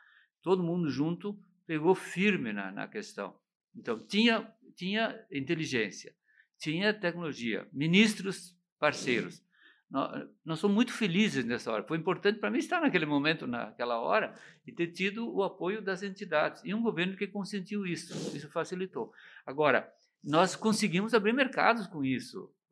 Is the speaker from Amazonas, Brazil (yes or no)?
no; Paraná, Brazil; nós aqui do Paraná